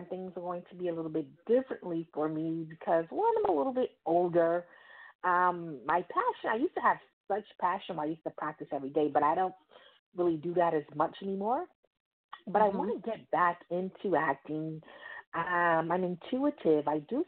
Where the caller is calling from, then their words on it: New York City, New York, United States; I'm calling from New York City.